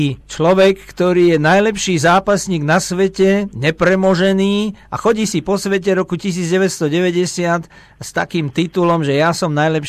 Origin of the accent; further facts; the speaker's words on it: Košice, Košice Region, Slovakia; lebo ja som Košičan, rodený